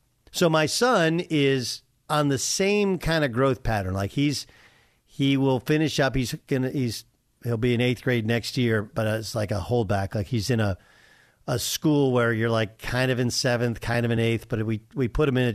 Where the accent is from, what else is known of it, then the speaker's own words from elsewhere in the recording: California, United States; We grew up in Orange County. Okay. They're hardcore here.